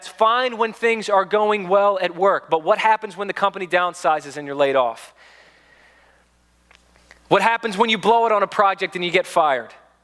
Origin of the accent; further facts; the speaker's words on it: United States; And before I'm an American, I'm a citizen of the nation of heaven.